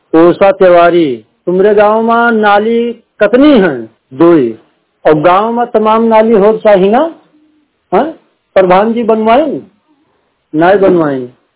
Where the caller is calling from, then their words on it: Bahraich, Uttar Pradesh, India; मगनगांव पूरे सूर्यमन पोस्ट रामनगर चमरा थाना नवाबगंज तहसील नानपारा जनपद बहराइच के बीच में खड़ा हूँ। हमारे गांव में समस्या है